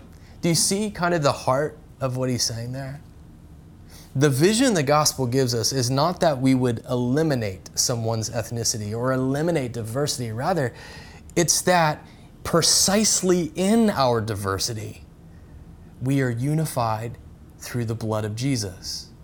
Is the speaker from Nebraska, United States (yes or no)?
no; Georgia, United States; I grew up in the South, in Georgia, and there are many churches around where I grew up